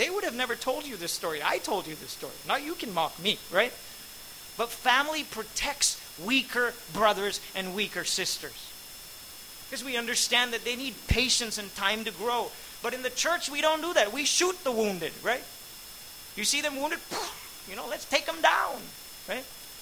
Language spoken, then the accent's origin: English; Pune, Maharashtra, India; And they began to accuse me, you know, because I'm from Pune.